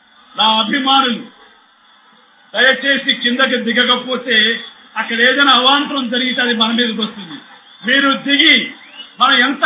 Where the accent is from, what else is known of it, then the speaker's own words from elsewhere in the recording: Nidadavolu, Andhra Pradesh, India; 3 ఏళ్ల వయసులో అమ్మ నిడదవోల్లో కాలువ నుంచి నీళ్లు తీసుకురావడానికి ఒక పక్క నన్ను ఎత్తుకుని